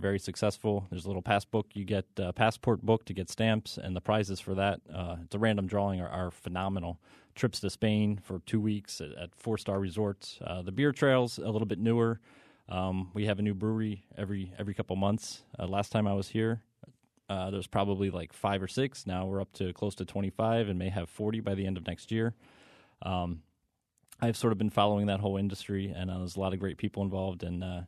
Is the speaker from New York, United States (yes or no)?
no; West Hartford, Connecticut, United States; just because it's my hometown of West Hartford, that there's an ordinance that there's no drive-through restaurants at all in town.